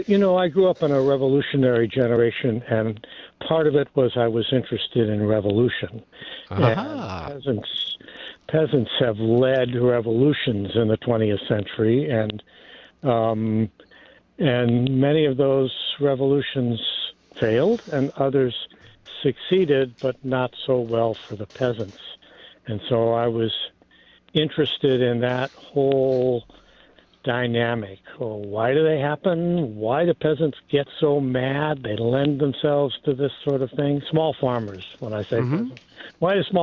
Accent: Missouri, United States; the farms that were disappearing around my hometown outside of St. Louis, Missouri

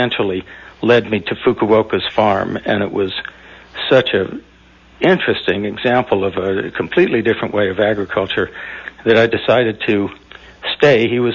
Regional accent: Los Angeles, California, United States; I grew up in Los Angeles and was always interested in Asia, studied Asian studies at Berkeley

